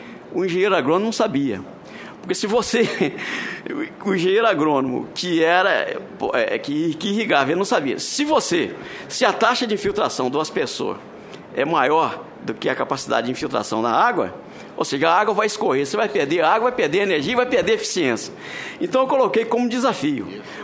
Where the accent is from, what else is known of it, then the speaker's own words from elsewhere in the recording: Viçosa, Minas Gerais, Brazil; eu também sou de Minas, sou de Viçosa, Minas também, né?